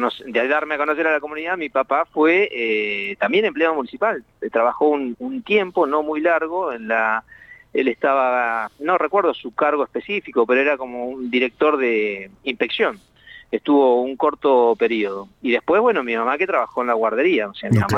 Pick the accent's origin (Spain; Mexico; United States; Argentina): Argentina; Río Turbio, Santa Cruz; born there; yo nací en Río Turbio. ¿Vos? Hasta hice la colimba en Río Turbio